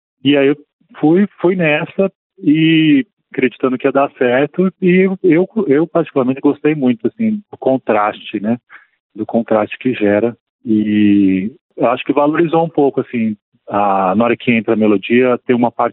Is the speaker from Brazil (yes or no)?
yes; São Paulo, Brazil; eu sou de São Paulo